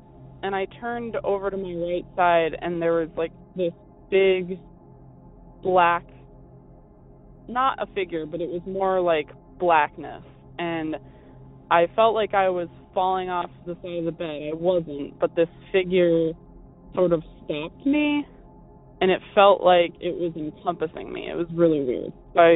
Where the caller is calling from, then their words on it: Massachusetts, United States; I'm calling from Eastern Massachusetts.